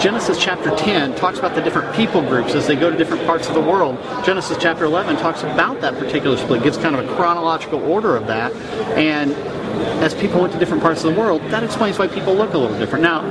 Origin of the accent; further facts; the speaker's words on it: Midwest, United States; I'm from the Midwest. Most people in the Midwest say Babel.